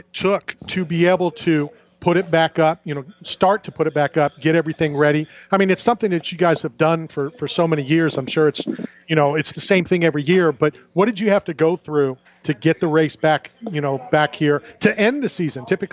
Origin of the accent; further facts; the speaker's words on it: St. Petersburg, Florida, United States; also born or lived in Philadelphia; as a Floridian, yes, I was born in the Northeast in Philadelphia, and I always say I'm born in Philadelphia, but grew up my whole life in St. Pete and in the state of Florida.